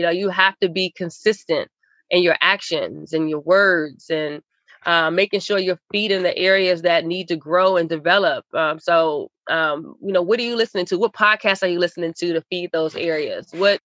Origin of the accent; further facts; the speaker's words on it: Maryland, United States; My family, you know, I'm from Maryland, and so that's 4 hours away from New York.